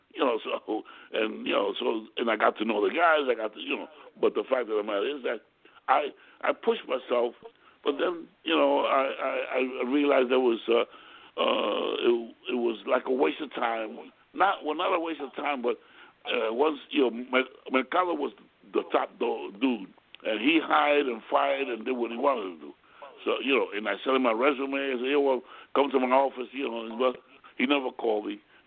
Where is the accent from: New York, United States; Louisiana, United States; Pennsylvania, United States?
New York, United States; New York City; also born or lived in Bronx; I was born in Harlem Hospital, the original Harlem Hospital.